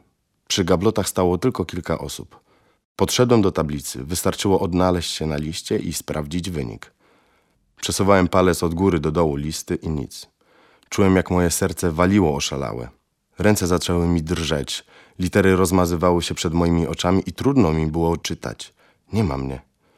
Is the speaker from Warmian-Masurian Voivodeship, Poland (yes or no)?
no; Zduńska Wola, Łódź Voivodeship, Poland; Moim rodzinnym miastem jest Zduńska Wola, niedaleko Łodzi. Urodziłem się tam 8 stycznia 1981 roku. W Zduńskiej spędziłem moje pierwsze 6 lat.